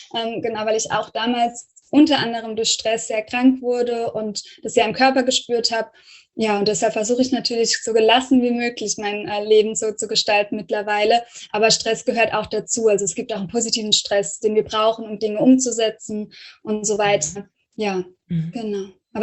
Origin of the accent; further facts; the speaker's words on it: Rhineland-Palatinate, Germany; ich komme ja so aus der Pfalz, vom Pfälzischen her, wir sind immer auch so hektisch